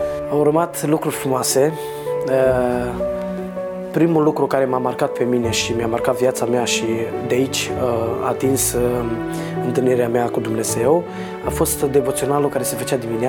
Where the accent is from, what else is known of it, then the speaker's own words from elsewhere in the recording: Comănești, Bacău County, Romania; am fost transferat în centrul de plasament numărul 5 Comănești, din județul Bacău, și apoi mi-am petrecut 12 ani viața acolo.